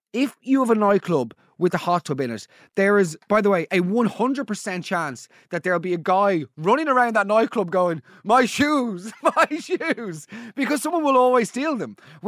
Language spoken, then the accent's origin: English; Dublin, Leinster, Ireland; And let's be honest, like, I grew up in South Dublin.